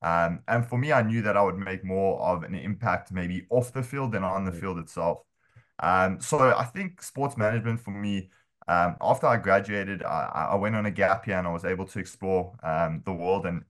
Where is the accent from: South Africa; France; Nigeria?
South Africa; now in United States; I mean, I think you can hear from my accent, not originally from the US. Was born and bred in South Africa.